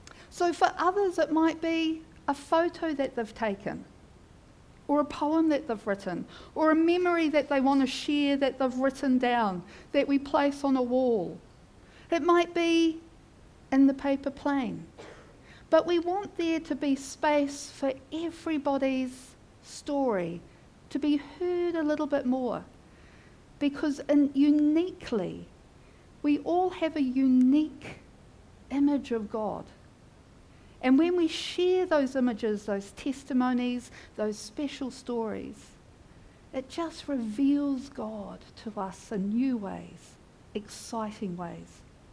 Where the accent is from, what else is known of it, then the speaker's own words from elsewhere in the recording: Auckland, New Zealand; I was born and raised in Auckland, but every trip that we took as a family was out of Auckland, going to visit family that lived far away.